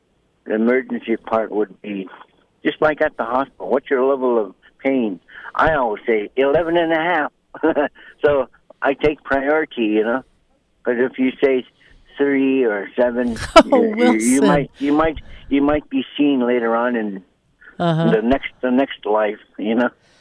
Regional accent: Bethel, Alaska, United States; now in Anchorage, United States; So I feel for my hometown and its people, and I think, you know, it's always going to be a can of worms until something changes. I feel for Bethel. But anyway, I'm here in Anchorage

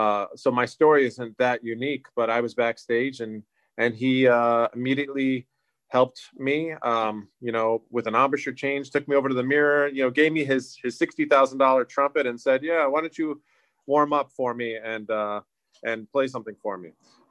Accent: West Palm Beach, Florida, United States; I was born in Boynton Beach, Florida, and basically lived most of my days until the age of 18 in the greater West Palm Beach area and Lake Worth.

